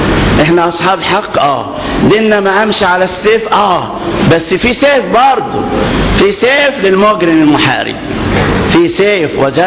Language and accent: Arabic; Egypt; احنا عندنا في مصر 20,000 عالم هاجروا أرض مصر في الحكم البائد